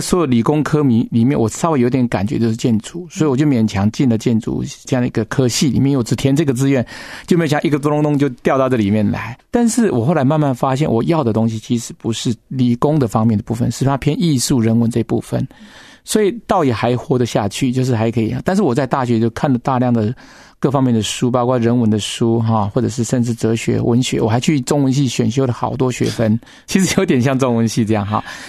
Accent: China; 因为其实我们中国人一直困在人情在里面

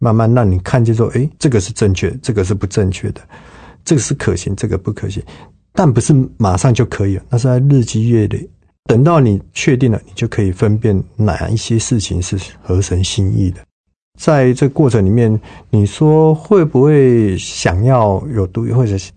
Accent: Taiwan; 我们台湾人都比较白，一去他看我比较白，说：“诶，你哪里来的？”我说：“我台湾的。”“哦，我也是台湾的。”“那你几岁啊？”他第二句话就问我几岁，我说我22、23

